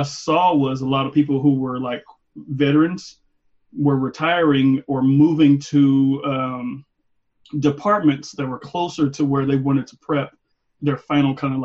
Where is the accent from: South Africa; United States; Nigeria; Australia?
United States; Tulsa, Oklahoma; now in Memphis, United States; Yeah, well, I'm from Tulsa, Oklahoma, and just kind of by way living in Memphis right now.